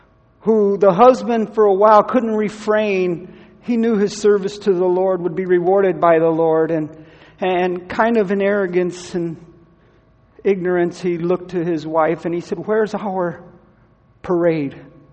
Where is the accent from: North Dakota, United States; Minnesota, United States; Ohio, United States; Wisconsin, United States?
Ohio, United States; also born or lived in California; now in Missouri, United States; They go, "Really? They have Mexicans in Ohio?" They say, "Where are you at now?" I say, "I'm in Missouri."